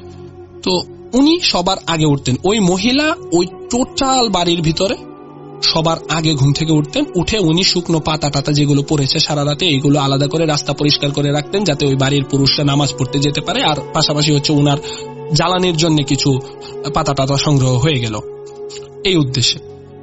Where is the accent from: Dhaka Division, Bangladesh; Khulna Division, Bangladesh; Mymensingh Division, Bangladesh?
Mymensingh Division, Bangladesh; Mymensingh; ত্রিশাল এবং ভালুকার মধ্যবর্তী বগার বাজারের আগে সাইনবোর্ড যে এলাকাটা, এই এলাকাটা হচ্ছে আমরা এখানে আমাদের গ্রামের বাড়ি। আমার আব্বা ওইখানে শৈশব কাটিয়েছেন, যৌবনে পরে ময়মনসিংহ শহরে চলে এসেছেন, আমরা থেকেছি ওই ওই জায়গাটায়।